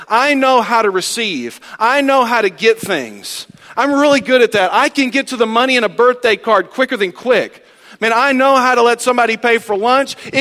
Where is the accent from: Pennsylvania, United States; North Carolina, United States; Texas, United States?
Texas, United States; Snyder; We came from Snyder, Texas.